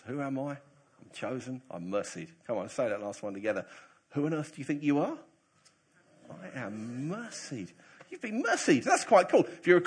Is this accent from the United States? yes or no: no; England, United Kingdom; He's Indian, I'm English. He's born and bred in India, I'm born and bred in the UK.